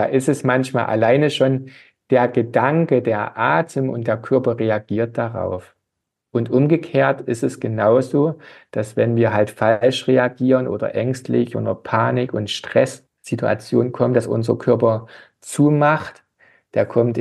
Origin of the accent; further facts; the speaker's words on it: Saxony, Germany; ich bin ja ursprünglich aus dem Erzgebirge und schöne Mountainbike-Region.